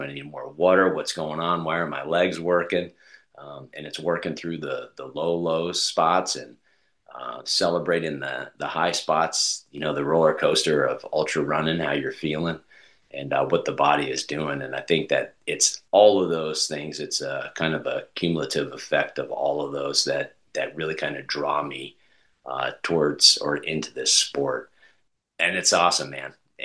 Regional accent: Colorado, United States; As funny as it is, too, I grew up in Colorado.

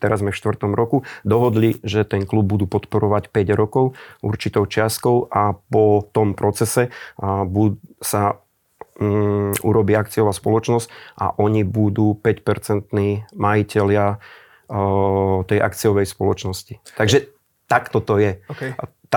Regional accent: Kamenec pod Vtáčnikom, Trenčín Region, Slovakia; Ja sám som, pochádzam z Kamenca, pod Stačníkom, čo je známe.

